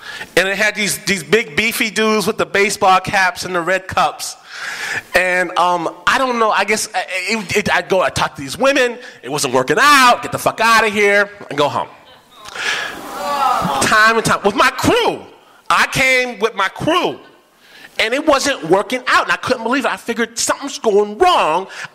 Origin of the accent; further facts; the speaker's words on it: Midwest, United States; now in San Francisco Bay Area, United States; cause I'm from the Midwest, right? And I don't know. I've been in the Bay for a while